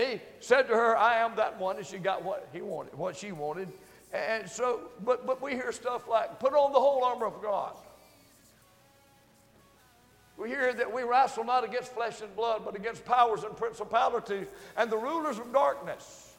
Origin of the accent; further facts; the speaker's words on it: the South, United States; Have y'all guessed I'm from the South? We preach differently a little bit